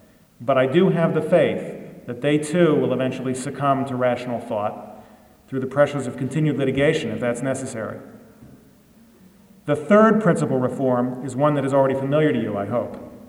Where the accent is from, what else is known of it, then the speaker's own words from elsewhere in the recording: Illinois, United States; Illinois, my home state, led the way in 1962.